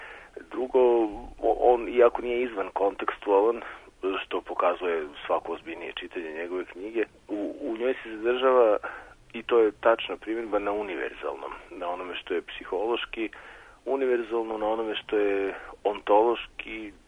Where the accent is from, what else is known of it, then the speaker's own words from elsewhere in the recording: Kikinda, Vojvodina, Serbia; Ja sam rođen i odrastao sam u Kikindi